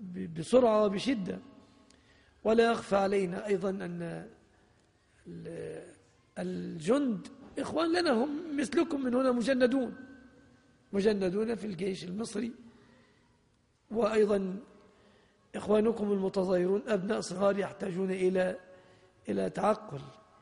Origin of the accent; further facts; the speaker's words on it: Egypt; وعن بلادنا مصر أيضا نسأل الله أن يزيح عنها الهم